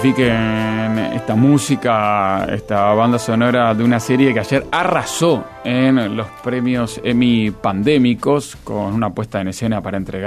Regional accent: Uruguay; porque somos uruguayos y hablamos de perdedores.

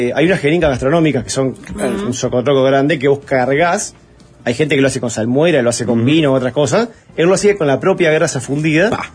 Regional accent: Uruguay; Lo que también nos pasó a nosotros como uruguayos es que el perfil de sabores es diferente.

